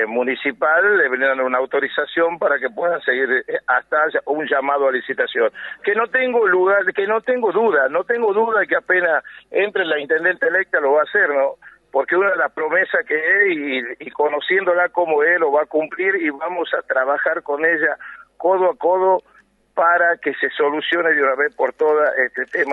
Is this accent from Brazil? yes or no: no; Tucumán, Argentina; me sentí despreciado como ciudadano, como patriota, como tucumano